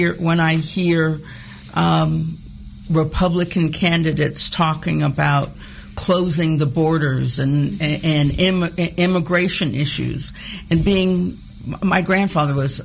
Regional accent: California, United States; I mentioned I was raised in California.

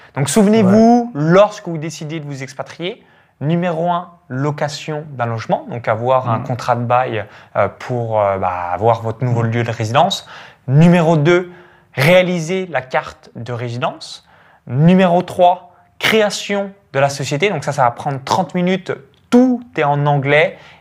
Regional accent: Chalon-sur-Saône, Bourgogne-Franche-Comté, France; moi, je viens de Chalon-sur-Saône, donc c'était souvent la même chose. Je viens d'un petit village de moins de 85 habitants à 20 km de Chalon-sur-Saône

